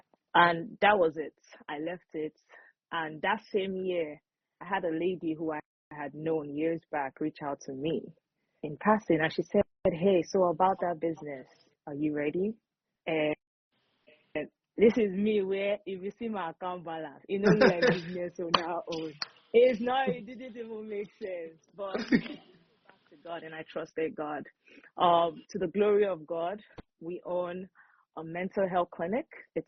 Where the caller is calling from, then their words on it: Maryland, United States; I'm joining from Maryland in the U.S.